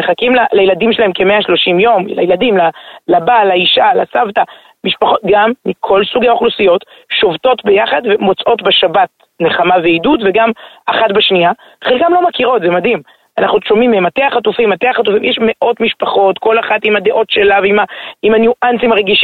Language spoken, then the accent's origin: Hebrew; Herzliya, Tel Aviv District, Israel; אני הרצליאנית, אני גדלתי בהרצליה